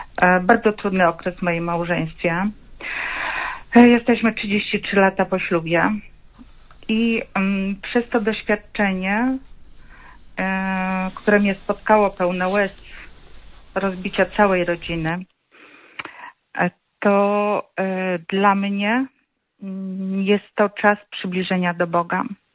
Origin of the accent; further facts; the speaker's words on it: Sanok, Subcarpathian Voivodeship, Poland; ja jestem z Sanoka.